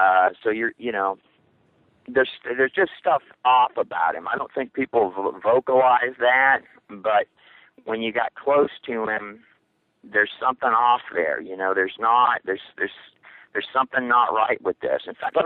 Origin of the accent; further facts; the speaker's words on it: Houston, Texas, United States; Okay, when I grew up in Houston, Texas, and Jason was my best friend as far back as I can remember.